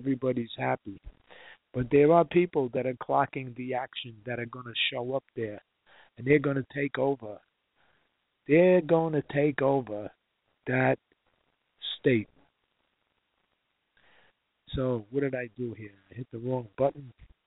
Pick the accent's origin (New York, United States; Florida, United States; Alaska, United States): New York, United States; I'm from New York, right? What do I know about Indians?